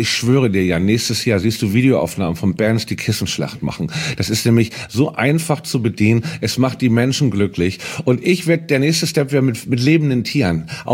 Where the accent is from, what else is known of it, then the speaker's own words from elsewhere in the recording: Hamburg, Germany; Ich spiele in Hamburg heute Abend in der großen Freiheit, in meiner Heimatstadt.